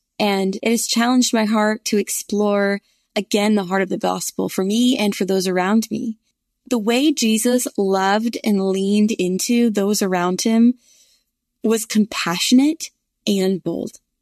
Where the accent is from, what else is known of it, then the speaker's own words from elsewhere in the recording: the North, United States; And I grew up in the North and saw this in different ways, I think, than maybe I now see it in the state of Virginia that I live in.